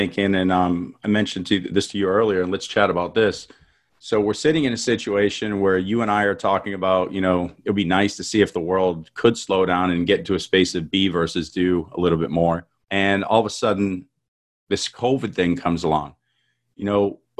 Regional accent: Boston, Massachusetts, United States; now in Austin, United States; because I'm from Boston and everything's about fast, fast, fast, fast.

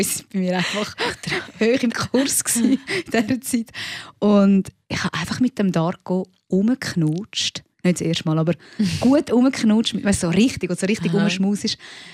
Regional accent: Rapperswil, St. Gallen, Switzerland; Wir sind zu Rappi am See aufgewachsen

